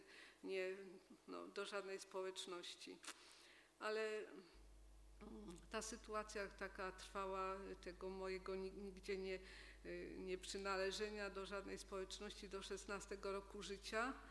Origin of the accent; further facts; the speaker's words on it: Brzeg, Opole Voivodeship, Poland; born there; now in Cieszyn, Poland; nie jestem tutaj od zawsze w Cieszynie, że nie byłam od urodzenia cieszynianką i urodziłam się w Brzegu. Tam też w wieku przedszkolnym w Brzegu uczęszczałam, bywałam z rodzicami w kościele zielonoświątkowym